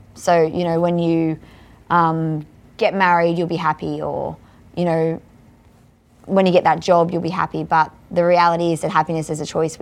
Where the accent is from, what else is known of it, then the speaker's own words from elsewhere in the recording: Woy Woy, New South Wales, Australia; I have it in my hometown in Woi Woi.